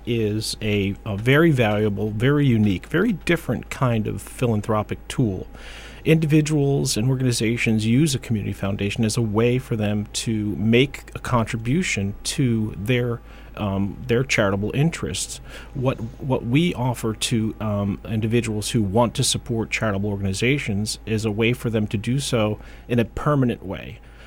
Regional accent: Bethlehem, Pennsylvania, United States; But I was born and raised in Bethlehem. I attended Bethlehem schools and enrolled at Moravian College

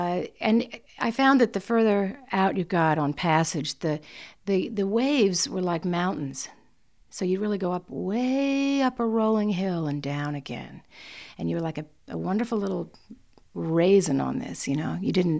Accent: Nantucket, Massachusetts, United States; I'm from Nantucket Island.

